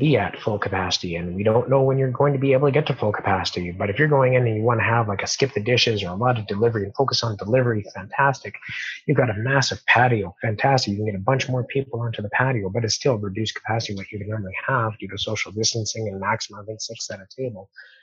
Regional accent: Calgary, Alberta, Canada; being a born and raised in Calgary, my parents weren't both born and raised in Calgary. My mom was, but my dad was born in BC.

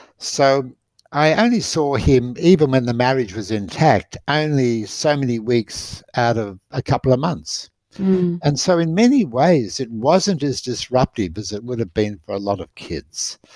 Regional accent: Sydney, New South Wales, Australia; I grew up in Sydney, Jenny, in Bondi until I was about seven. And then Kirribilli was where I had my primary school and high school before I got married.

